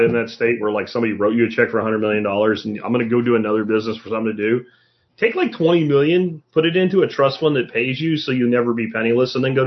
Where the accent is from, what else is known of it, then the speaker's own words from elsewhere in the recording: Florida, United States; I did my grade school down in Florida, and I was in Catholic school